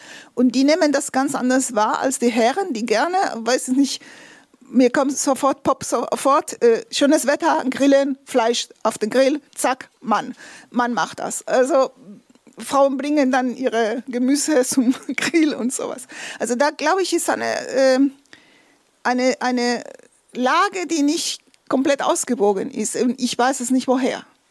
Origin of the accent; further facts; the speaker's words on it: Spain; moved away as an adult; ich komme aus Spanien, wohne ich schon seit 94 hier.